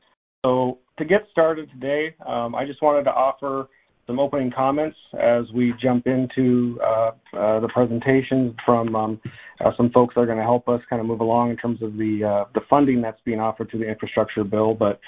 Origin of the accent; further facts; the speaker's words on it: Idaho, United States; I'm Nimipu, an Nez Perce tribal member. I grew up in Idaho